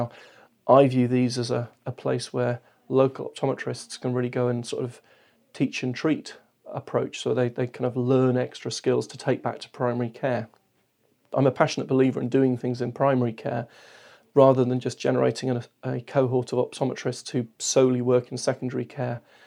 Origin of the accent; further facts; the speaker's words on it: England, United Kingdom; now in Wales; I am an Englishman who's incredibly proud to live in Wales.